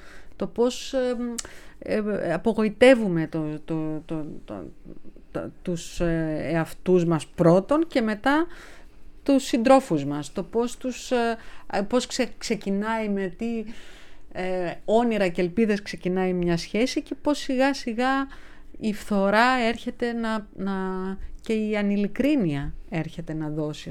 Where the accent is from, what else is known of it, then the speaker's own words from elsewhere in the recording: Central Greece, Greece; Είμαι από τη Ρούμελη